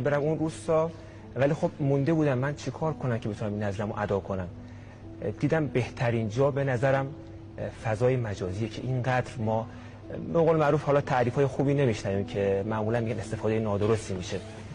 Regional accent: Shirvan, North Khorasan, Iran; من میتونستم که شهر خودم، شهر شیروان رو، یعنی داخل شهر خودم بدون هیچ سختی انتخاب کنم.

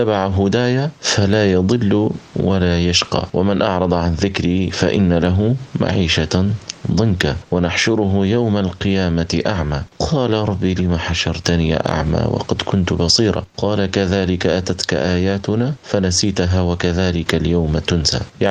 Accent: Tripoli, Tripoli District, Libya; من طرابلس، أصلا وسكنا، يعني أصلي من طرابلس وأسكن في قلبي طرابلس.

